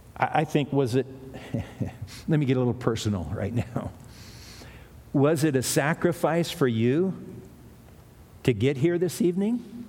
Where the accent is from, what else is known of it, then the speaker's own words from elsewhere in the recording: Hawaii, United States; You see, I grew up surfing on the North Shore, surfboard builder, and that was my God, surfing, really.